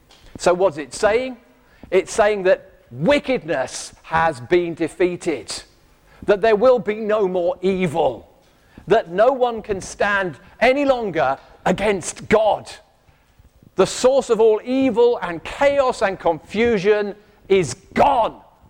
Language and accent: English; Dover, South East England, United Kingdom; I grew up, I was born in Dover. I loved the sea. My ancestors were lighthouse keepers.